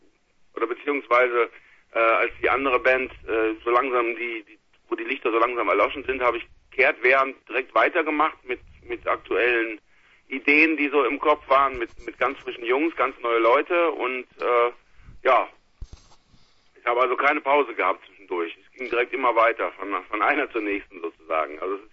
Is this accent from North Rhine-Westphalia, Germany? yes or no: yes; Krefeld, North Rhine-Westphalia, Germany; Wir sind aus Krefeld, ja.